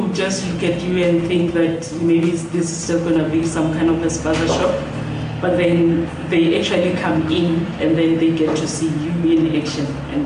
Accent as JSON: {"language": "English", "region": "Limpopo", "country": "South Africa", "tie": "born or raised there", "said": "Well, I was born and raised in Limpopo."}